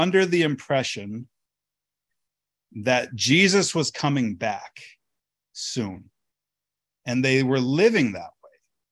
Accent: Alaska, United States; I'm from Alaska. That's practically another country.

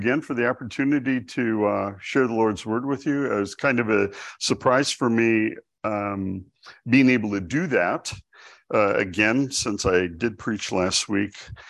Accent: Milwaukee, Wisconsin, United States; I grew up in Milwaukee in the light of what you guys don't know anymore, the Polish moon. Basically, that's the south side of Milwaukee

